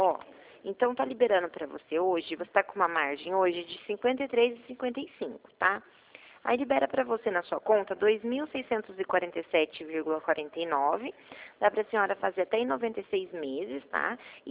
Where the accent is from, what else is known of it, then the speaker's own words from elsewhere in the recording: Mogi Guaçu, São Paulo, Brazil; somos de Mogi Guaçu.